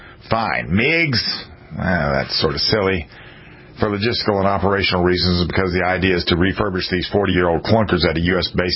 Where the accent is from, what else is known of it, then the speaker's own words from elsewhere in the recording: United States; born there; I am an American, born, and I want what is best for America.